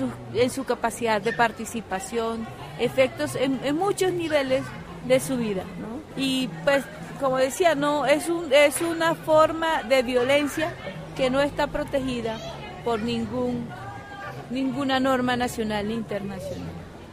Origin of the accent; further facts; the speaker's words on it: Cesar, Colombia